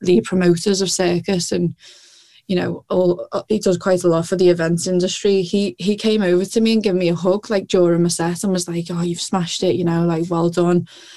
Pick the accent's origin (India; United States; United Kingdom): United Kingdom; Liverpool, North West England; I'm from Liverpool, and like I think most of the people knew I was from Liverpool